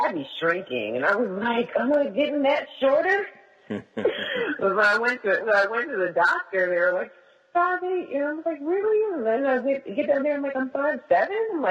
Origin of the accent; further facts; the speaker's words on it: Manassas, Virginia, United States; moved away as an adult; now in Charlotte, United States; I am originally from Manassas, Virginia, which is right outside of D.C., about 30 minutes outside. So I've lived there all my life, and then I made the move down to Charlotte in about 3 years ago now.